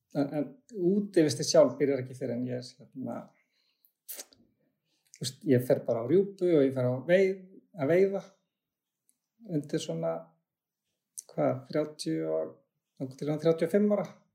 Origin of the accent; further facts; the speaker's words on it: Mosfellsbær, Capital Region, Iceland; ég elst upp í Mosesbæ eða Mosessveit, eins og hér þá, bara lengst upp í Reyki